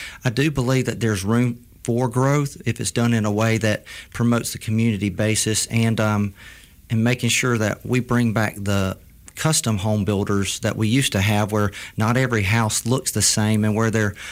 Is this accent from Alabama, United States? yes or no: yes; Alabama, United States; I grew up in Escambia County, Alabama, between a town of called Flomington and Bruton in McCall community.